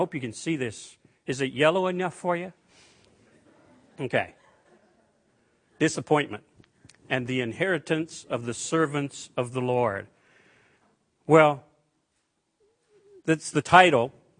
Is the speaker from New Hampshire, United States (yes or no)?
no; Louisiana, United States; also born or lived in Seattle; And I'm from Louisiana. And so for 48 years, I had been disappointed. And for 6 years, I lived in the Seattle area.